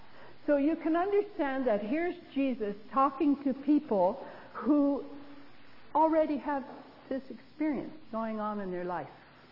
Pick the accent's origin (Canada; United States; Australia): Canada; moved away; I was from Canada, had just moved into Chicagoland.